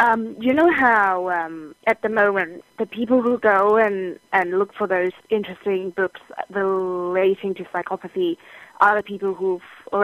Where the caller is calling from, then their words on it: South West England, United Kingdom; from Wiltshire